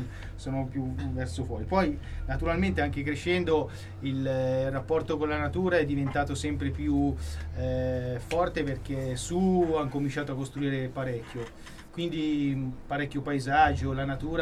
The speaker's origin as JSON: {"language": "Italian", "town": "Milan", "region": "Lombardy", "country": "Italy", "tie": "born or raised there", "said": "Ma io da piccolo, diciamo così, navigavo nei fossi, perché sono nato a Milano, per cui lassù c'erano i campi di grano"}